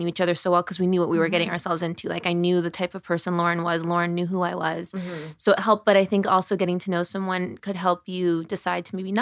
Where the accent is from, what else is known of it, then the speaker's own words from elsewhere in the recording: Midwest, United States; we're both from the Midwest.